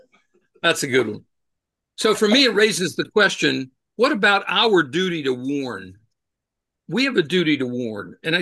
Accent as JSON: {"language": "English", "region": "North Carolina", "country": "United States", "tie": "born or raised there", "said": "Where I grew up in North Carolina"}